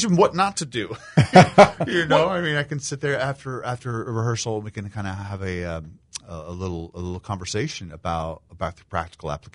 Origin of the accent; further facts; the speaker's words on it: Decatur, Illinois, United States; I'm not from Galesburg originally. I grew up in Decatur, Illinois.